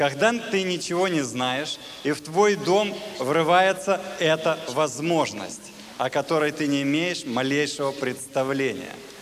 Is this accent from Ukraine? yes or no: yes; Alushta, Crimea, Ukraine; born there; Я вообще родился в Алуште, родился в Крыму.